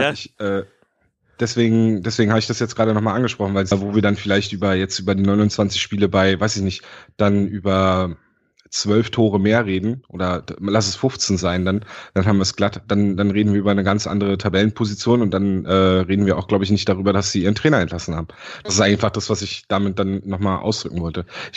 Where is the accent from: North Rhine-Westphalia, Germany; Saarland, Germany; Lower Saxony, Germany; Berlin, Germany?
Berlin, Germany; als Berliner, als Ostberliner